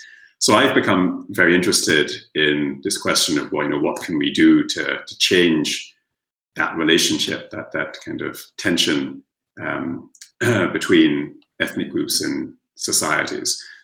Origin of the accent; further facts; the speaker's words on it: London, United Kingdom; born there; I was born in London in the 1970s. I can put the exact year on it. But my parents come from the small Caribbean nation of Guyana. But their ancestors, they hail from India